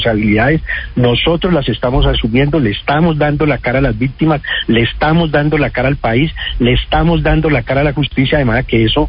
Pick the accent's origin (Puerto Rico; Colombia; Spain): Colombia; A ver, somos ciudadanos colombianos todos.